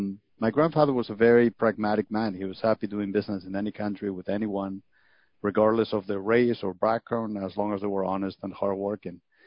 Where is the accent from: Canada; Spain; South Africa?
Spain; Madrid, Community of Madrid; moved away as an adult; also born or lived in Mexico; now in United States; I was born in Mexico. My grandparents migrated to Mexico after the Civil War in Spain, and I lived in Mexico until we went back to Spain when I was seven. I grew up in Madrid, where I lived until I moved to the U.S.